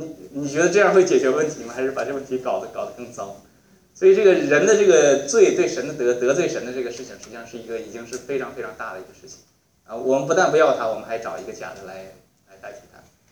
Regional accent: China; 我想这个不虔不义这个实际上在我们大陆从大陆来的我们也都很清楚

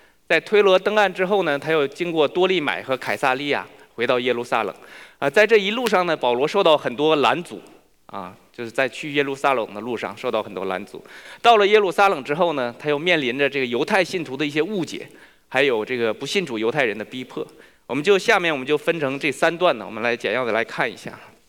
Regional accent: China; moved away as an adult; now in United States; 我个人是1999年从中国大陆移民到美国。

